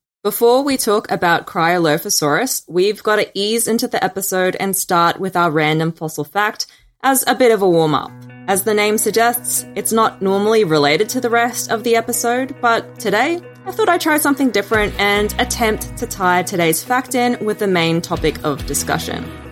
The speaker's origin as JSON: {"language": "English", "country": "Australia", "said": "because I'm Australian"}